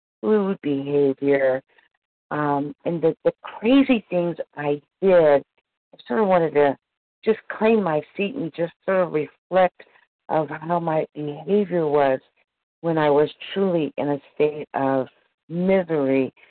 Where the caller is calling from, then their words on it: Missouri, United States; I'm calling from Missouri.